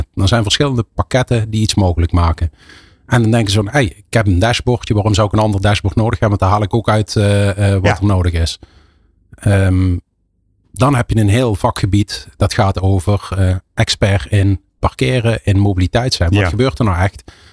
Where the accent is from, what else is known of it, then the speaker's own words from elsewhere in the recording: Limburg, Netherlands; En ik kom uit Limburg, dus ik mag dat zeggen.